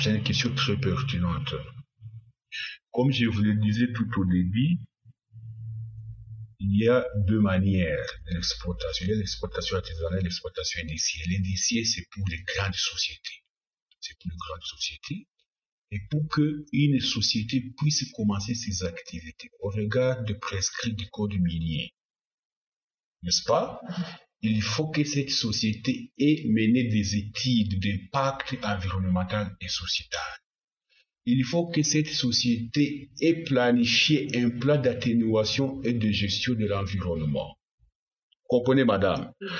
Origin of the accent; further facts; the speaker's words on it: South Kivu, DR Congo; vous connaissez chez nous, au Burega, on est beaucoup soumis à la coutume